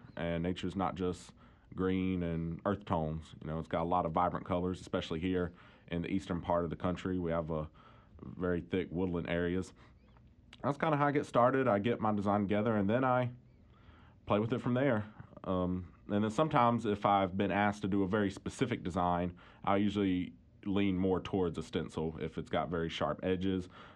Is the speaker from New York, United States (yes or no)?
no; North Carolina, United States; Yeah, so I'm Native American. I'm from the Lumbee tribe in North Carolina, and I go to school at UNC Chapel Hill.